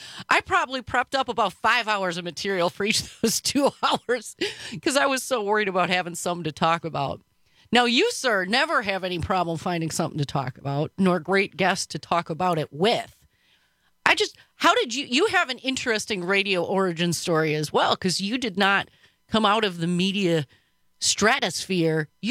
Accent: Milwaukee, Wisconsin, United States; I was born and raised in Milwaukee myself, went to high school at Rufus King High School for the College Bound on 19th and Capitol, took the bus to school. I grew up in the city.

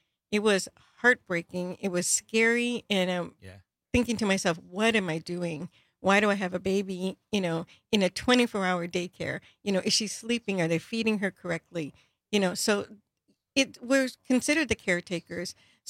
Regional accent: Waukesha, Wisconsin, United States; also born or lived in Texas; Well, I was born and raised in Waukesha, just a few blocks away. I was born in Waukesha Memorial Hospital.

